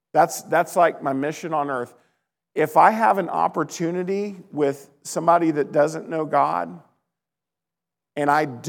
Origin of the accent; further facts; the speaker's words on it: Little Rock, Arkansas, United States; I grew up some in Little Rock, mostly in Little Rock in Arkansas, but then I got kicked out of school because I got into drugs when I was like 15, and I moved to this little town called Searcy